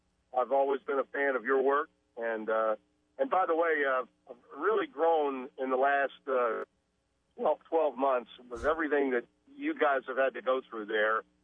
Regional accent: New York, United States; hey, when I was a youngster, I grew up in New York and I was a Jets fan.

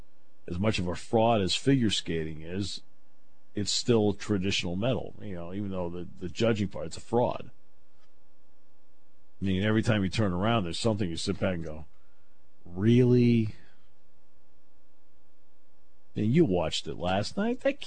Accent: New England, United States; I don't ski, even though I grew up in New England, so I was around it all the time.

